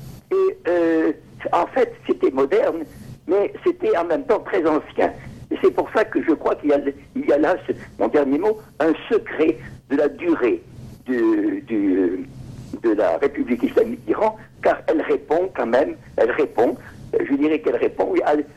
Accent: France; Il n'y a pas de séparation comme chez nous en France.

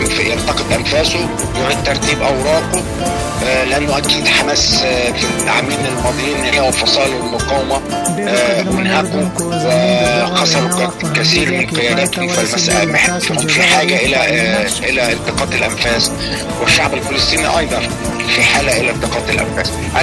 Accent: Egypt; عشان أنا أعرف مصر وإن أنا مصري

